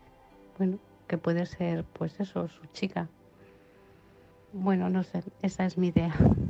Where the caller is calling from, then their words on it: Pontevedra, Galicia, Spain; de Pontevedra.